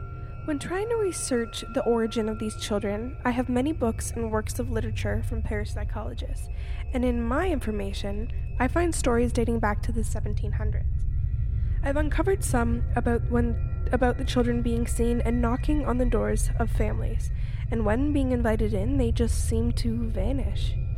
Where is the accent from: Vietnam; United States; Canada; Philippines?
Canada; I am 24 years old and I am from Canada